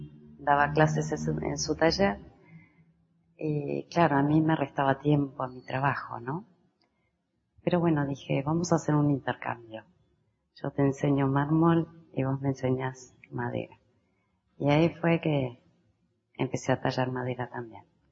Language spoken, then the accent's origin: Spanish; Patagonia, Argentina; also born or lived in Buenos Aires; Soy nacida en la Patagonia, en Argentina, y mis juegos eran con barro. Luego mis padres se mudaron a Buenos Aires